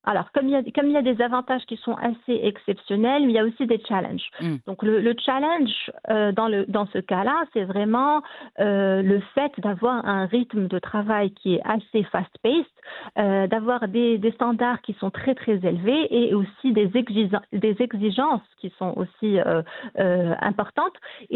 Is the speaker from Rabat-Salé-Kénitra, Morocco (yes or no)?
no; Casablanca, Casablanca-Settat, Morocco; moved away as an adult; moi, j'ai grandi à Casablanca avant de quitter le Maroc pour poursuivre mes études à l'étranger.